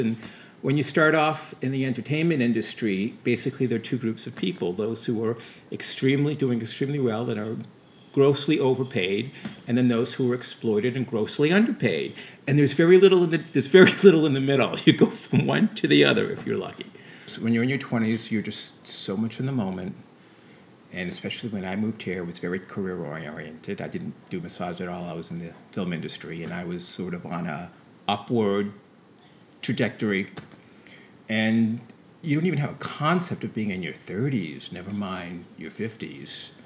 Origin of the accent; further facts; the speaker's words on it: Rhode Island, United States; moved away as an adult; I'm originally from Rhode Island, although my family is all from New York. So in a sense, we were like New Yorkers. And then my parents settled in Rhode Island. And as soon as I grew up, I moved to New York.